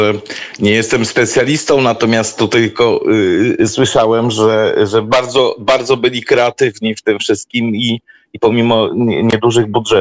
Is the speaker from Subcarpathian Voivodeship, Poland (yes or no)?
yes; Tarnobrzeg, Subcarpathian Voivodeship, Poland; Konkretnie z Podkarpacia. Mhm. Urodziłem się w miejscu, ale wychowałem w Tarnobrzegu